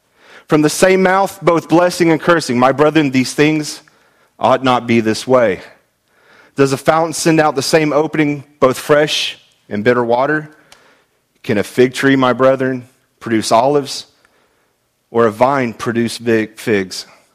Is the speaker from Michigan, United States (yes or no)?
no; Florida, United States; You know, I grew up in Florida, bridges everywhere.